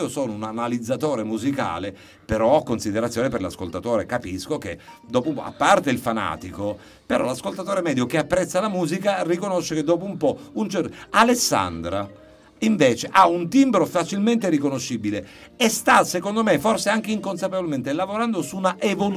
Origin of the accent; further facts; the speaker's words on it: Palermo, Sicily, Italy; da palermitana, New York ti farà solo un gran bene.